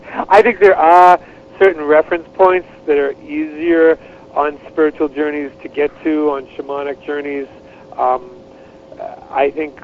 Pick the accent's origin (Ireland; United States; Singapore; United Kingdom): United States; New England; I knew I was raised in New England, and very clearly, New England prides itself in doing things a certain way.